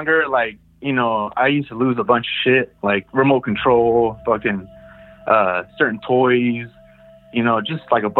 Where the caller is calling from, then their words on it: Merced, California, United States; Merced, California.